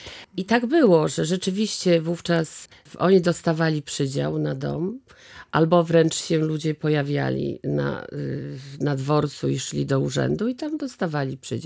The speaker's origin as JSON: {"language": "Polish", "town": "Gdańsk", "region": "Pomeranian Voivodeship", "country": "Poland", "said": "jako że tu jestem gdańszczanką"}